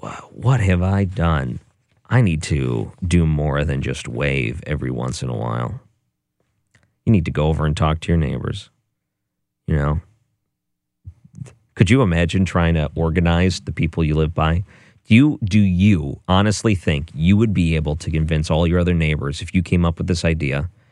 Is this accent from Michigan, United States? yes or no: yes; Detroit, Michigan, United States; born there; I was born in Detroit, Michigan.